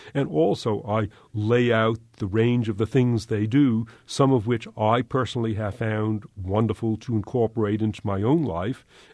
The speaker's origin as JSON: {"language": "English", "town": "Los Angeles", "region": "California", "country": "United States", "said": "For example, I'm from Los Angeles."}